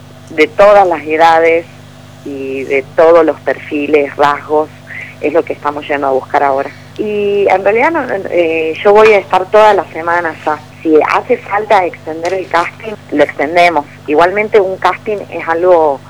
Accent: Salta, Argentina; Yo soy de Salta Capital, por eso digo acá.

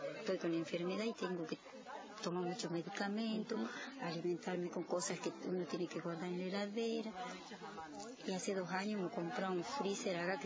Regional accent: San Félix, Santiago del Estero, Argentina; De acá nomás, de San Félix.

